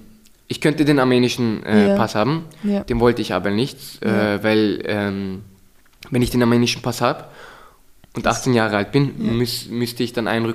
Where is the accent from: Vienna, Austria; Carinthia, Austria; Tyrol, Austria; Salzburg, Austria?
Vienna, Austria; born there; Ja, hier in Wien geboren. Gebürtiger Wien eigentlich, trotzdem keine Staatsbürgerschaft.